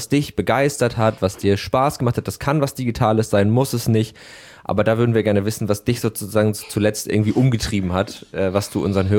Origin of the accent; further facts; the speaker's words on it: Harburg, Hamburg, Germany; also ich komme ursprünglich aus Harburg, deswegen sind mir die natürlich sehr geläufig.